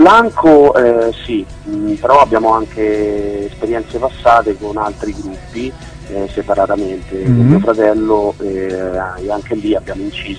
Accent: Orte, Lazio, Italy; Noi siamo precisamente di Orte, provincia di Viterbo.

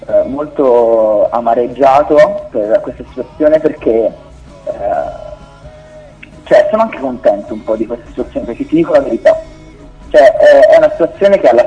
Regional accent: Florence, Tuscany, Italy; io e Mattia siamo di Firenze

